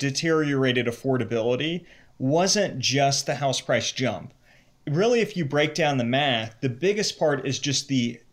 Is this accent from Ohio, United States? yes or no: yes; Cincinnati, Ohio, United States; also born or lived in New York; So I am I grew up in the Cincinnati area. I lived in New York before the pandemic hit.